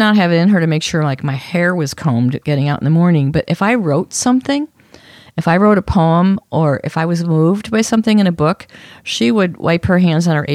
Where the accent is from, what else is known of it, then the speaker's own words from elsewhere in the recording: Chicago, Illinois, United States; Like the neighborhood I grew up in Chicago had a line.